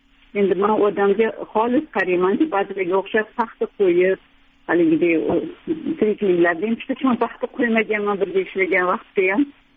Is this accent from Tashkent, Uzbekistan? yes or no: yes; Tashkent, Uzbekistan; Men Toshkentliman, Toshkentda tug'ilganman, Labzak mahallasida, ziyoli oilada, ota-onam Nizomiy nomli Toshkent davlat pedagogika institutida dars berishardi.